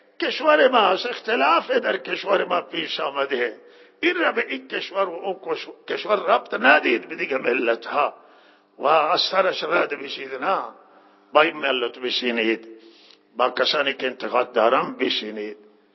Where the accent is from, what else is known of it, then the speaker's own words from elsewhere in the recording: Iran; ما در کنار مردم ایرانیم، در ایران هستیم، ایرانی هستیم و مسلمانیم، ایرانیم،